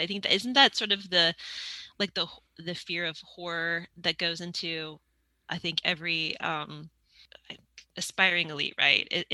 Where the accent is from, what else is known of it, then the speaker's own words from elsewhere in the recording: Bellbrook, Ohio, United States; now in Los Angeles, United States; No, I grew up in Bellbrook. My whole family, like from like 18,000 generations back, is from, I was born in Kettering Hospital and yeah.